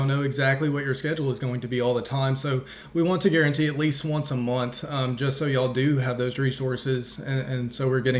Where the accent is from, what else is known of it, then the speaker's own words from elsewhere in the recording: Amity, Arkansas, United States; So I'm from Amity, Arkansas. Its population, 762. Went to a small high school there, and then I decided to go to nursing school.